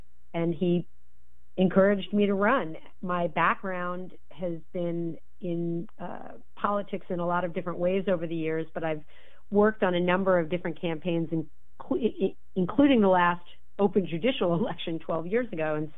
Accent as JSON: {"language": "English", "region": "New York", "country": "United States", "tie": "born or raised there", "said": "I grew up in New York. It is the melting pot of the United States."}